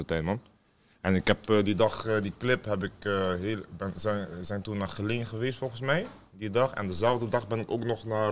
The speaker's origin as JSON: {"language": "Dutch", "country": "DR Congo", "second_language": "Dutch", "moved": "yes", "lives_now": "Netherlands", "said": "ik ben in 1998 in Nederland aangekomen. En toen hebben wij, ik kom uit Congo, we hebben asielzoekerscentrum gezeten."}